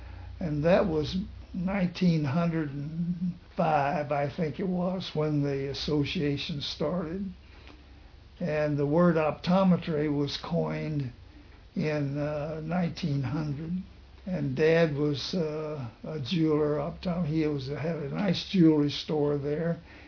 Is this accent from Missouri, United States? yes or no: yes; Odessa, Missouri, United States; born there; I was born in Odessa, Missouri. My father was a jeweler optometrist there in Odessa